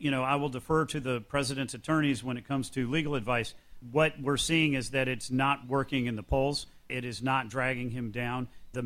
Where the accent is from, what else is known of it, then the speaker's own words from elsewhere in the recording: North Carolina, United States; Look, I come from North Carolina, live right down the street from Mayberry